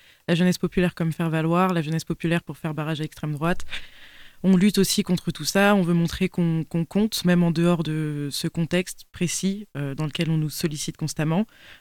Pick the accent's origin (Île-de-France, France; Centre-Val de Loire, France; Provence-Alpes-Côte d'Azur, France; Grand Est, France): Île-de-France, France; Moi, j'ai grandi dans le 94, dans un quartier populaire dans lequel je vis toujours actuellement. J'ai une famille modeste